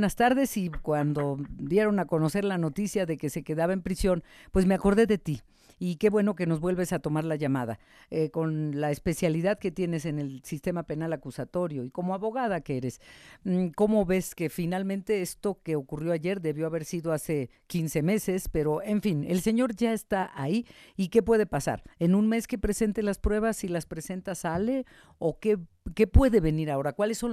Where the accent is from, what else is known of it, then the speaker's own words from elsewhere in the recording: Mexico; nuestro mejor escenario como mexicanos